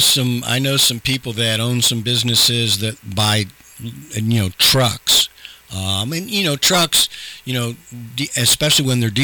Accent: Columbus, Ohio, United States; I've lived here for 65 years. I'm 65 years old. I was born and raised in Columbus.

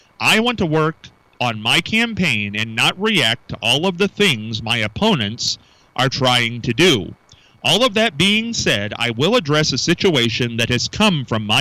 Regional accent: Marion, United States; I was born and raised in Marion, and this is where I want to be.

